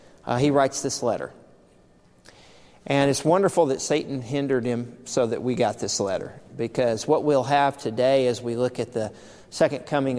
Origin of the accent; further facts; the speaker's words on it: Texas, United States; moved away; As a Texan coming here, it hasn't been bitterly cold, but the snow has been so pretty to someone like me.